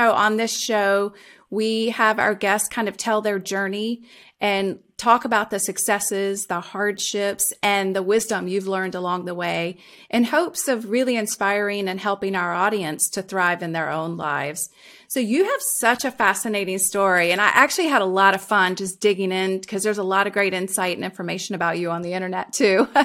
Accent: Virginia, United States; I'm also from Southern Virginia.

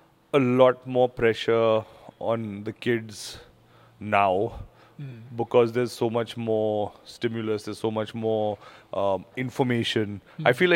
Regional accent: Chandigarh, India; I grew up in Chandigarh.

